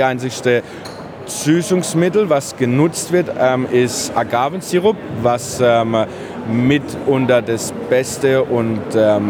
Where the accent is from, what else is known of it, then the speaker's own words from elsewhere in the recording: Regensburg, Bavaria, Germany; now in Melbourne, Australia; Ich bin ursprünglich aus Regensburg im schönen Bayern. Wohne seit 2 Jahren in Melbourne